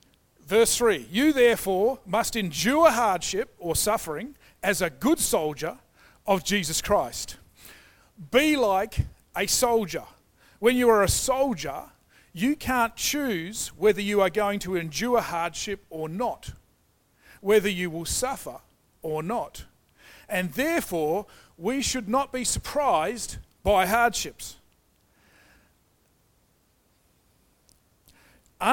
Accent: Fremantle, Western Australia, Australia; When Andrew and I moved to Frio, we come from Fremantle, originally planted the church. We must have been living in Frio for about 26 years. We've only recently moved to Coogee.

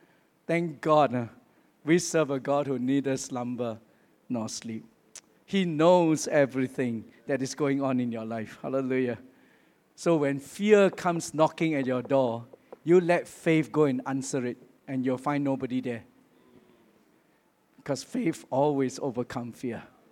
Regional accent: Singapore; I come from Singapore. We are all expected to serve in the army.

